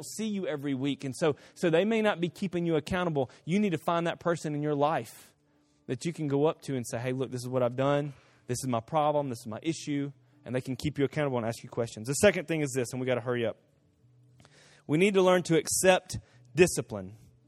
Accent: Guatemala; also born or lived in Costa Rica; as a kid, I grew up in Guatemala. I grew up in Costa Rica part of my life.

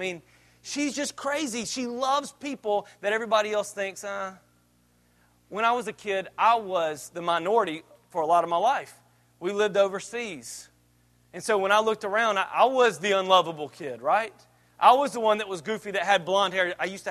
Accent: Auburn, Alabama, United States; they came from when we grew up in Auburn, Opelika.

